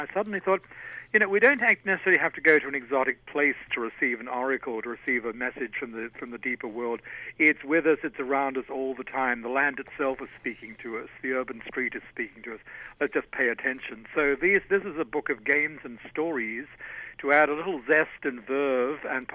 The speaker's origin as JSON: {"language": "English", "country": "Australia", "said": "I'm an Australian."}